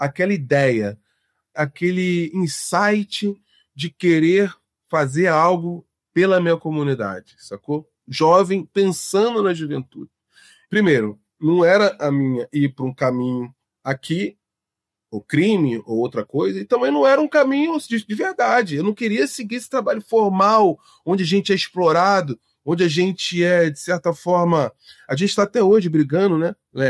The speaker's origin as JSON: {"language": "Portuguese", "region": "Rio de Janeiro", "country": "Brazil", "tie": "born or raised there", "said": "né, tenho 44 anos e sou cria aqui do Complexo Alemão, né?"}